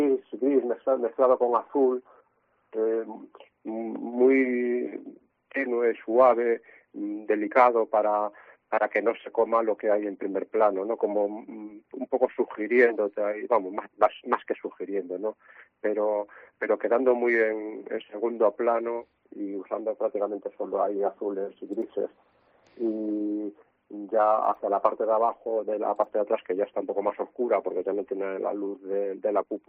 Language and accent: Spanish; Bilbao, Basque Country, Spain; de ahí es de donde soy